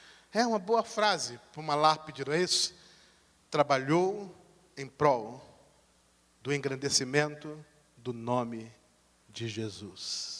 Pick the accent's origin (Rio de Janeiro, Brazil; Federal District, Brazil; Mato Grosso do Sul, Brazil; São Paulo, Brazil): Rio de Janeiro, Brazil; Eu falei: sou do Rio de Janeiro.